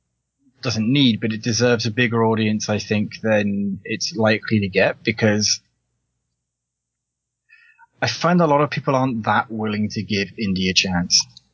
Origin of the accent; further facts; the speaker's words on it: England, United Kingdom; moved away as an adult; now in Canada; I grew up in England, as you may or may not be able to tell. And I moved to the east coast of Canada probably about 13, 14 years ago.